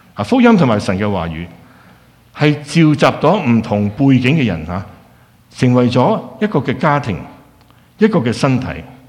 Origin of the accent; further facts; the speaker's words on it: Qingyuan, Guangdong, China; 我本身是清远人，就是不知道什么话了